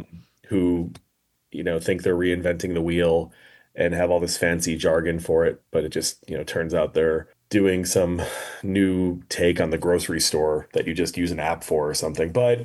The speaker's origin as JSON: {"language": "English", "town": "Chicago", "region": "Illinois", "country": "United States", "tie": "born there", "lives_now": "Brooklyn, United States", "said": "I was born here, and I was born in Chicago. I'm actually sitting in Chicago right now as we speak. I live in Brooklyn"}